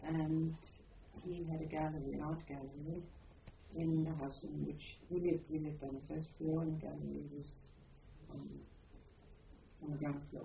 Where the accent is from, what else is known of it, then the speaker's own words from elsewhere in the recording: Munich, Bavaria, Germany; English is a second language; I was born in Munich on the 16th of November 25, in on Maximilianplatz, which is right at the centre of Munich